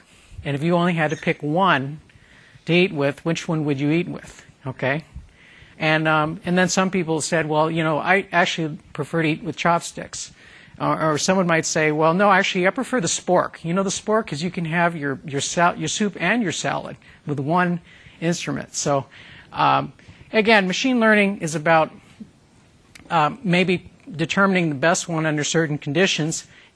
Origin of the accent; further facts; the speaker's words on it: Atlanta, Georgia, United States; I'm from Atlanta, Georgia, and this is my first time in Amsterdam.